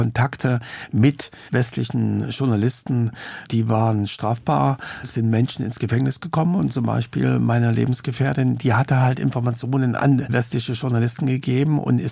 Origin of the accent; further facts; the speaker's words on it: East Germany, Germany; weil ich wollte in der DDR verändern und ich wollte bleiben, weil es meine Heimat war.